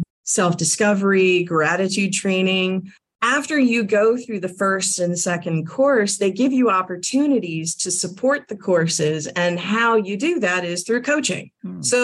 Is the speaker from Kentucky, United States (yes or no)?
no; Florida, United States; also born or lived in Gainesville; So yeah, I grew up in South Florida, moved up to Gainesville to finish high school.